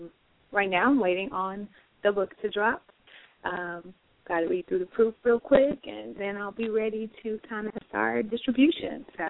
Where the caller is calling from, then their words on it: Texas, United States; I'm calling from Texas.